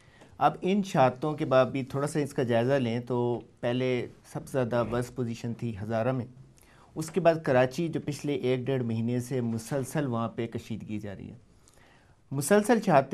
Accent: Punjab, Pakistan; now in Karachi, Pakistan; میں خود پنجاب سے ہوں

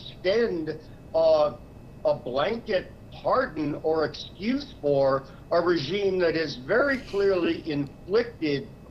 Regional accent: United States; being an American and actually living here

